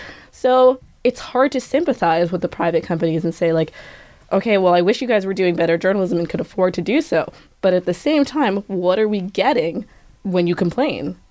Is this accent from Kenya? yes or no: yes; Kenya; so I'm Kenyan and I sometimes check news from back home. Most of the websites for our biggest newspapers look exactly like the websites I check for Kenyan news back home.